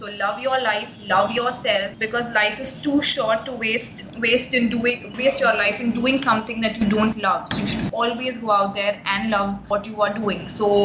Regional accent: Muscat, Oman; now in Mumbai, India; I was born and brought up in Muscat, and I am currently residing in Mumbai. And as I am Muslim

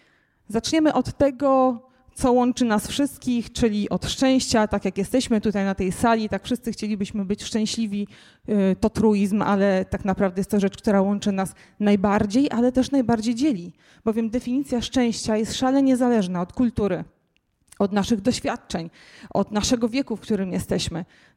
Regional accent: Pomeranian Voivodeship, Poland; Słychać, że jestem z Pomorza

